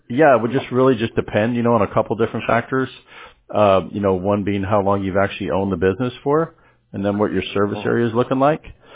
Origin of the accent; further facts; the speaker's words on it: Columbia, Maryland, United States; now in California, United States; I grew up in Columbia, if you know where that is.